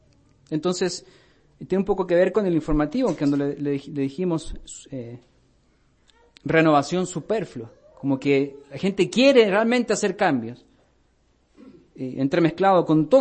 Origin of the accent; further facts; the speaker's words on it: Chile; en las tradiciones y la cultura de donde yo vengo, no se destila la borrachera como tal el 25 de diciembre. Se acumula al 1 de enero. Ahí viene la buena. En Chile, el 1 de enero se ve la gente en el suelo.